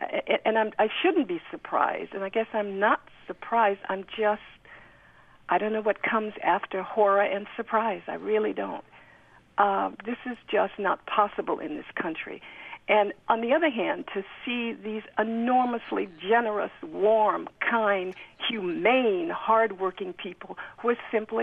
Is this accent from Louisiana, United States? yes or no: yes; New Orleans, Louisiana, United States; born there; But I was born in New Orleans, so I have family that are still there.